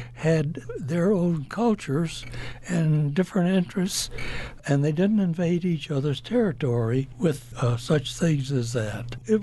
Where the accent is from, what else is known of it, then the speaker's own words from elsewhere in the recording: Ames, Iowa, United States; I went to Des Moines, the main city in Iowa, about 30 miles from where I grew up in Ames